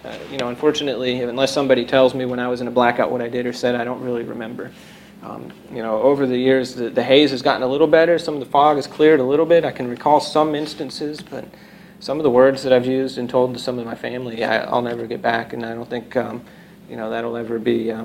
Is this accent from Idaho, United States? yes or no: no; Chicago, Illinois, United States; We're from Chicago, so we drove back to Chicago one Christmas